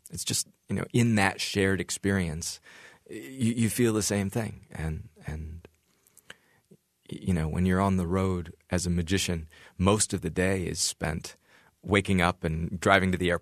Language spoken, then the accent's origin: English; Ames, Iowa, United States; One of the advantages I had growing up in Ames, Iowa, is that I was literally the only act in town.